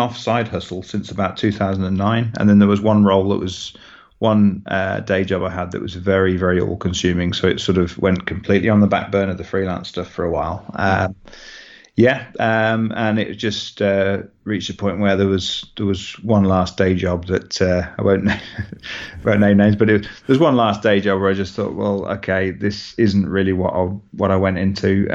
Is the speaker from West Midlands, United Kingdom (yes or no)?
yes; Birmingham, West Midlands, United Kingdom; now in Huddersfield, United Kingdom; So I'm from Birmingham originally. My wife, I live up in Huddersfield nowadays